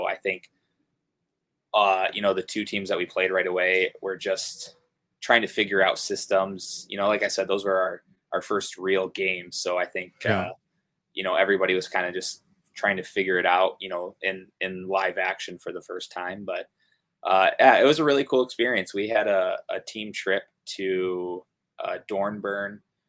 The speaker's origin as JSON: {"language": "English", "country": "United States", "said": "Probably not, because I'm American"}